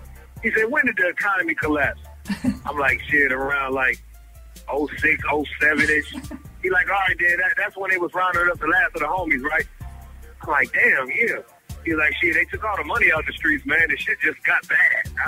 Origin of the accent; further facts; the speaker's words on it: Carson, California, United States; I'm from the West Coast. I'm from LA. I'm from Carson, California.